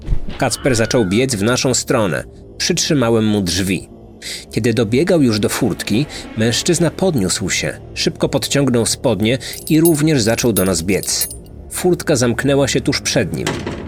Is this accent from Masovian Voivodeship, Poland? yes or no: yes; Warsaw, Masovian Voivodeship, Poland; pochodzę z Warszawy. Mieszkam na Gocławiu, zaraz obok Wisły.